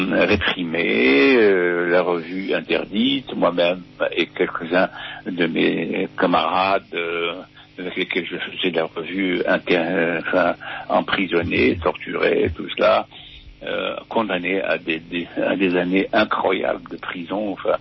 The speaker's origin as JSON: {"language": "French", "country": "Morocco", "moved": "yes", "lives_now": "Créteil, France", "said": "Depuis que j'ai quitté le Maroc, c'est la ville de Créteil qui m'a accueilli."}